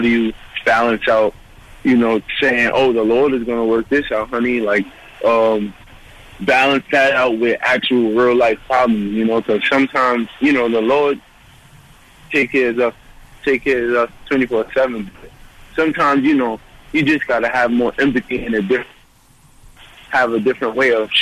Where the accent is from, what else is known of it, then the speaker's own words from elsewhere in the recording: Brooklyn, New York, United States; Well, with my dad, you know, being I'm from Brooklyn, you know, it's tough.